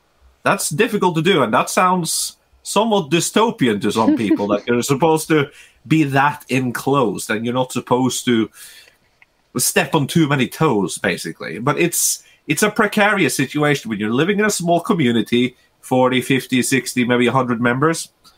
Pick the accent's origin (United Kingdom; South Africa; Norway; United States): Norway; English is a second language; this is from the perspective of someone born and raised in Norway in a small rural community.